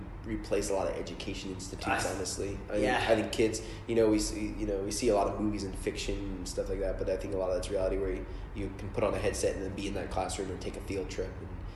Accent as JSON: {"language": "English", "country": "United States", "tie": "born or raised there", "said": "even in my hometown back in America"}